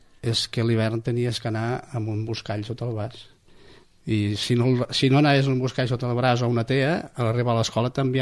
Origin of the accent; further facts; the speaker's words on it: La Pobla de Massaluca, Catalonia, Spain; born there; jo vaig néixer a la Pobla de Massaluca, això està a la Terra Alta, partim amb l'Aragó, o sigui, el poble que tenim al nord i el poble que tenim al... a l'est són ja de Saragossa, que és Falló i Nonasp